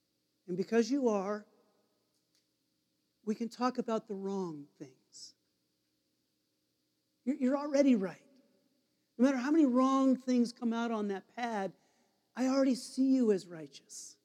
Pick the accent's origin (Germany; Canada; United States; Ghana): United States; Nevada; And we grew up in Nevada, and his parents owned one of the largest casinos in the entire state.